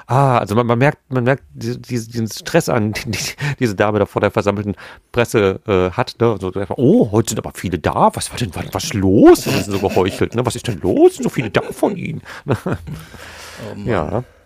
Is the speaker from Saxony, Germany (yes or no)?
no; Gelsenkirchen, North Rhine-Westphalia, Germany; Gelsenkirchen, ne? Meine Heimatstadt, ja. Gelsenkirchen Nord ist Bur, ne?